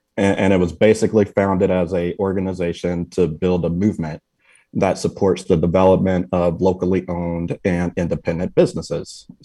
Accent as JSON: {"language": "English", "town": "Louisville", "region": "Kentucky", "country": "United States", "tie": "born or raised there", "lives_now": "Cincinnati, United States", "said": "am located in Cincinnati, Ohio. And I have resided in the Cincinnati area for about 13 years. And I grew up in Louisville, Kentucky, coming from parents of entrepreneurs and educators."}